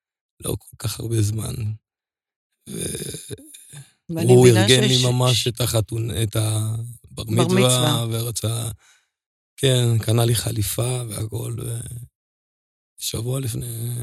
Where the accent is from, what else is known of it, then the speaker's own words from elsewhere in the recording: Beersheba, Southern District, Israel; גדלתי, כשנולדתי היינו גרים בשכונת י' א', ולאחר מכן עברנו לשכונת ד'.